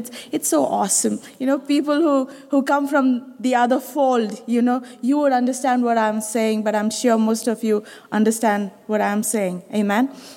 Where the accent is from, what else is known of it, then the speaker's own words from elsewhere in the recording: India; English is a second language; moved away as an adult; now in United Arab Emirates; I'm so fresh from India. People ask a lot of experience, and I didn't have any in the United Arab Emirates